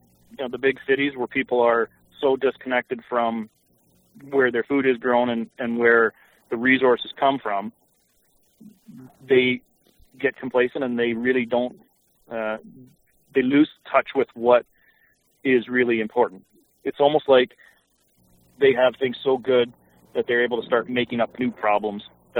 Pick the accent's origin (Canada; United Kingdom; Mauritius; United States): Canada; Stratford, Ontario; is from my hometown.